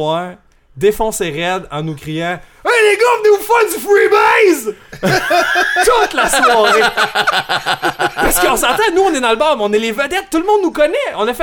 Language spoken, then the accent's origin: French; Montreal, Quebec, Canada; Nous on est Montréalais